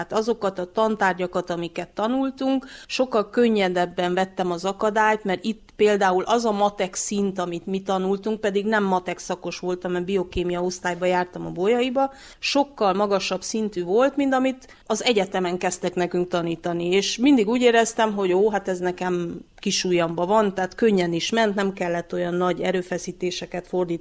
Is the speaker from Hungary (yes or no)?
no; Transylvania, Romania; hogy nem román vagyok, hanem erdélyi magyar vagyok, és sokszor szebben beszélek akár magyarul, vagy helyesebben írok magyarul, mint ők.